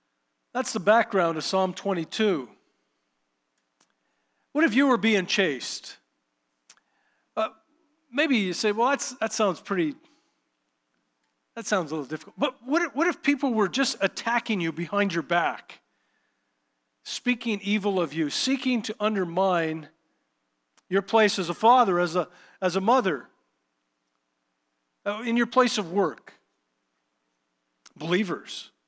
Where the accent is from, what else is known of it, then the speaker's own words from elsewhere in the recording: Dauphin, Manitoba, Canada; I'm from Dauphin